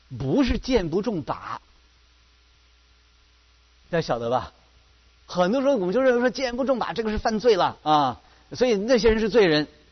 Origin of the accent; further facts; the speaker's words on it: China; 对于我们中国人这个老祖宗啊，老夫子来说